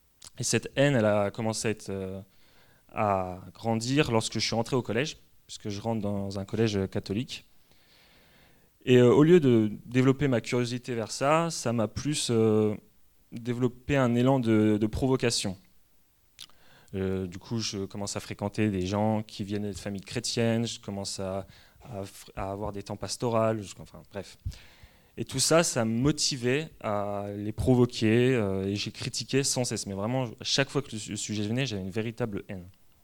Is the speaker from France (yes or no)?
yes; Pays de la Loire, France; je viens de Vendée. Voilà. On dit que je suis souvent chauvin avec la Vendée, mais c'est pas vrai.